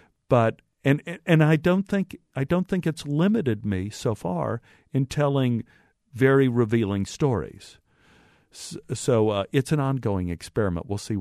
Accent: Texas, United States; For some reason, because of my accent and my Texas upbringing, I tend to shoot in the South

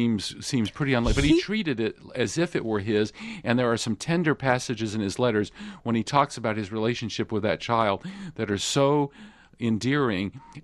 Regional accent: United States; As an American, it would be sort of uncomfortable to do so.

